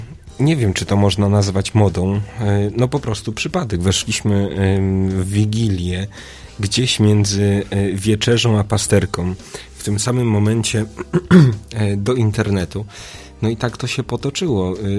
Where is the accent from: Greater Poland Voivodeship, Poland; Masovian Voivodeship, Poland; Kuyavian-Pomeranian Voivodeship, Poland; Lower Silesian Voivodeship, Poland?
Kuyavian-Pomeranian Voivodeship, Poland; Inowrocław; Ja pochodzę z Inowrocławia, wtedy pisałem z Warszawy.